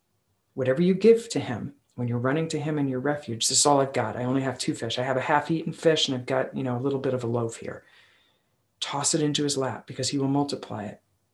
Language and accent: English; New York, United States; because I grew up in Long Island